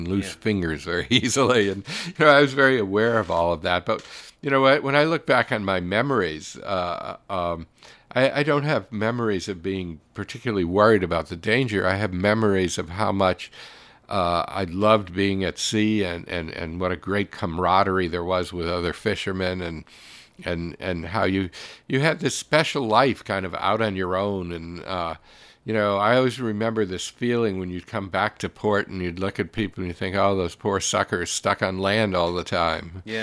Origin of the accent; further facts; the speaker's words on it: Hartford, Connecticut, United States; I was from Hartford. I didn't come from exactly a maritime family